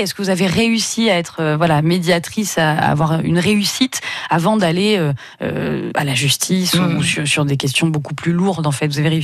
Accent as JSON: {"language": "French", "region": "Provence-Alpes-Côte d'Azur", "country": "France", "said": "il y a beaucoup de domaines viticoles chez nous en Provence"}